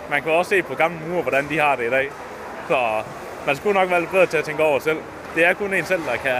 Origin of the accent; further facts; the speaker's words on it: Jutland, Denmark; nu kommer jeg jo fra Jylland